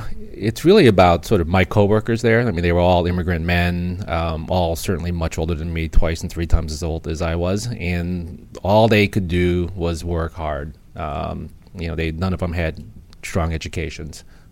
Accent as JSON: {"language": "English", "town": "New York City", "region": "New York", "country": "United States", "tie": "born there", "said": "I was born in New York City."}